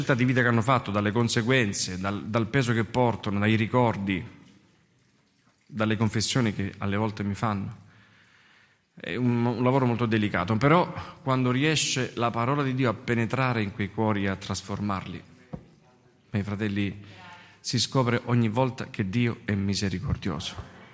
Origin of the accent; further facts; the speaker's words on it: Messina, Sicily, Italy; Io sono messinese